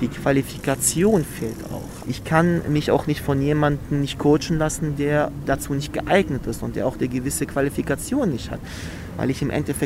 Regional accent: Cologne, North Rhine-Westphalia, Germany; Ich bin ein kölscher Palästinenser durch und durch. Köln ist meine Heimat. Palästina ist ebenso meine Heimat. Heißt jetzt nicht, weil ich nicht dort geboren bin, dass dort meine Wurzeln nicht liegen.

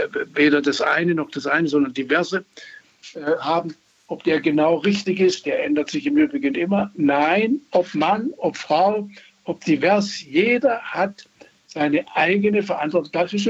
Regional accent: Baden-Württemberg, Germany; Ich bin Protestant, ich stamme aus dem Schwarzwald

